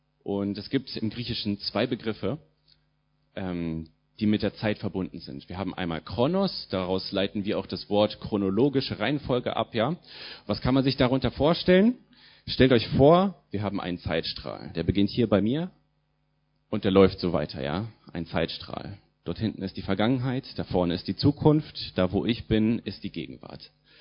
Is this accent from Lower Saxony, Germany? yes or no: yes; Lower Saxony, Germany; also born or lived in Brazil; meine Mom ist Brasilianerin. Genau, ich bin in der Nähe von Hannover aufgewachsen, dort zur Schule gegangen